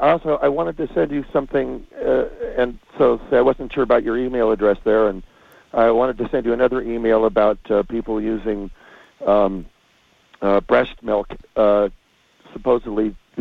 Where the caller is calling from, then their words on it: Mariposa, California, United States; I'm calling you from Mariposa.